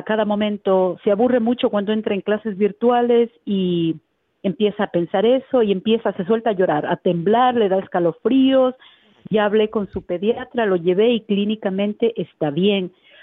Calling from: Chicago, Illinois, United States; de Chicago.

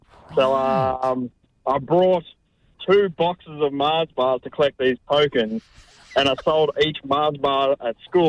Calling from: Geelong, Victoria, Australia; from Geelong, right?

